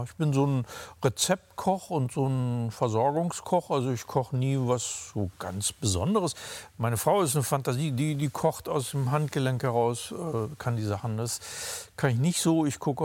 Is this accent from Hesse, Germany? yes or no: no; Braunschweig, Lower Saxony, Germany; also ich komme aus Niedersachsen, Braunschweig. Ich bin mit Wurst aufgewachsen.